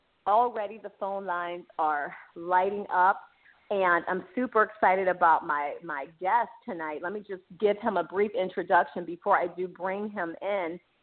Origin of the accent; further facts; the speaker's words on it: Aliquippa, Pennsylvania, United States; he is from my hometown of Aliquippa, Pennsylvania.